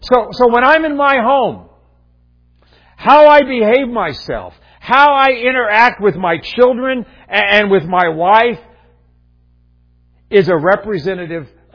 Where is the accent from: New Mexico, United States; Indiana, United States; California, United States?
Indiana, United States; born or raised there; now in Michigan, United States